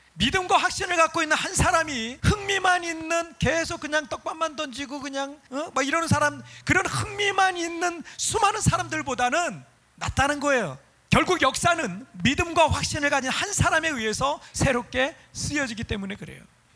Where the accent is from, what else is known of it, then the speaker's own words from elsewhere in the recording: South Korea; 저는 그냥 토종 한국인 목회만 할 걸 생각을 제가 늘 해왔어요.